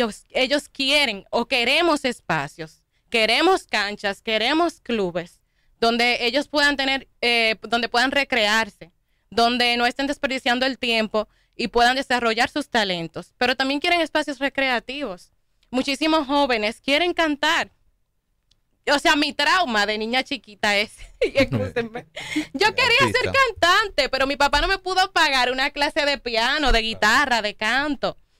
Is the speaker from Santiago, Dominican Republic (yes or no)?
no; Distrito Nacional, Dominican Republic; Porque también vengo de un barrio. Yo vengo de el sector del Quisqueya y Los Praditos.